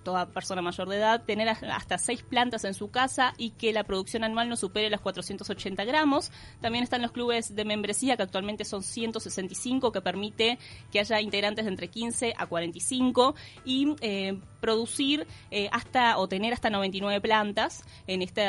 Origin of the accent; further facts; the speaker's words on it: Uruguay; ¿por qué somos uruguayos y a veces hacemos las cosas al revés?